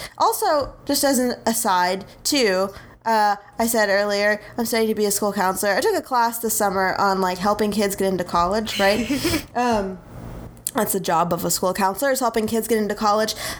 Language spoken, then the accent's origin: English; Highland Park, Illinois, United States; I grew up in Highland Park, by the way.